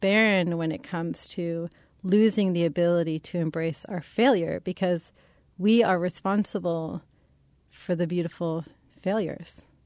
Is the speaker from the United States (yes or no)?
yes; San Francisco, California, United States; now in Kansas City, United States; My parents are from the East Coast and I grew up in San Francisco. I moved to Kansas City thinking that I would immediately go to either coast.